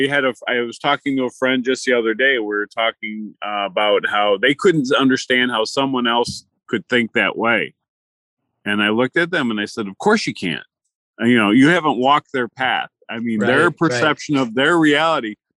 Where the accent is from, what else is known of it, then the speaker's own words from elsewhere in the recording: Detroit, Michigan, United States; I grew up in the Detroit metro area. I was born in 1961, so that gives you a time frame of era.